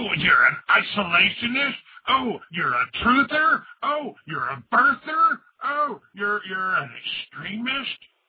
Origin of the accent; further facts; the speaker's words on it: Texas, United States; you know, I'm a Texan, and I'm proud of being a Texan